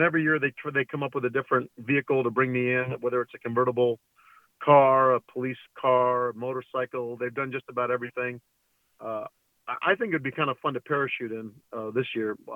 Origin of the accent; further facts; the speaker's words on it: Arcadia, California, United States; Yeah, I grew up in Arcadia, California.